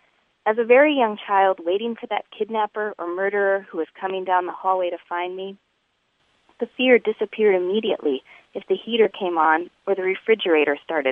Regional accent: El Paso, Texas, United States; now in California, United States; I grew up in El Paso, and although I live in California now, I still consider El Paso home.

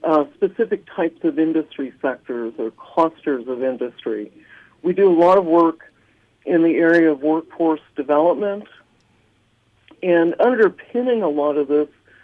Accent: La Porte, Indiana, United States; So I grew up in La Porte.

